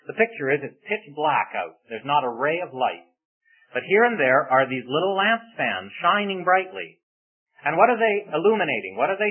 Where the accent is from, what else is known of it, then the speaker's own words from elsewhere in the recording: Canada; now in United States; but I'm not an American. I'm a Canadian, you see. And your country just lets me live here, and I appreciate that.